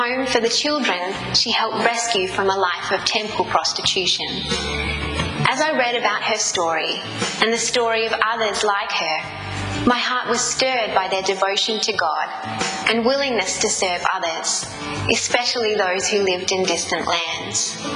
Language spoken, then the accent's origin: English; Adelaide, South Australia, Australia; As a young girl growing up in Adelaide, I was fascinated by the story